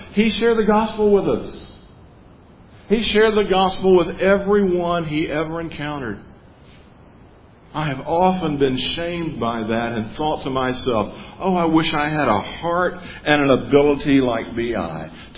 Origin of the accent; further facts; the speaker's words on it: Jackson, Mississippi, United States; I grew up in Jackson, Mississippi, and my pastor's name was B.I. Anderson.